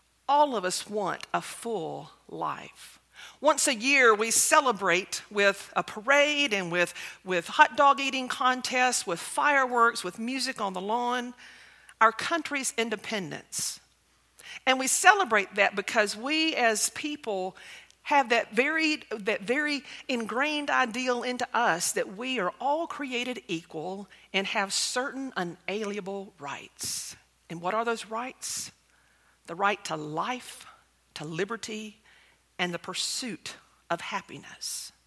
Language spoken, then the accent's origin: English; the South, United States; and I don't know that it was necessarily because I grew up in the South, but I think sometimes our location has something to do with our expectations.